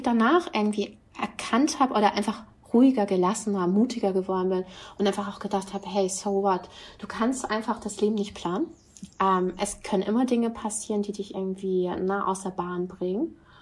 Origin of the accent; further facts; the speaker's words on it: Lisbon, Portugal; Und 3 Tage später saß ich in Lissabon, in meiner Heimatstadt. Ich habe halt in Lissabon studiert.